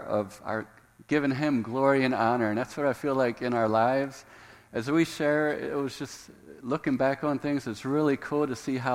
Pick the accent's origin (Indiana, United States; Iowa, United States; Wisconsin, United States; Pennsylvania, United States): Indiana, United States; also born or lived in Maryland / Thailand; I was born in Maryland. I grew up in Indiana. Sandy grew up in Jersey. And then we just spent like the last 19 years in Thailand.